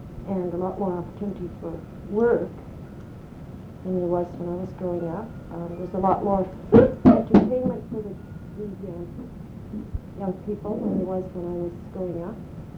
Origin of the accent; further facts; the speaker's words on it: Vigor, Saskatchewan, Canada; born there; I was born in Vigor, Saskatchewan in 1944.